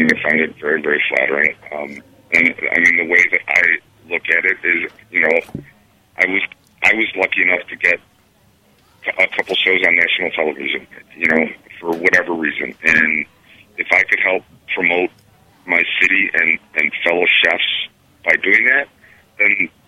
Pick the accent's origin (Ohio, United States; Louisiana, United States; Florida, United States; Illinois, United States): Ohio, United States; Cleveland; You know, even though I'm away from Cleveland, I still long for Cleveland. You know what I mean?